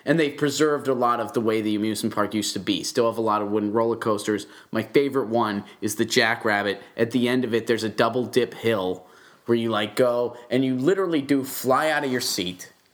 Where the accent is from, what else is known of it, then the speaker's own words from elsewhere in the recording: Pittsburgh, Pennsylvania, United States; when I grew up in Pittsburgh, there was this amusement park called Kennywood.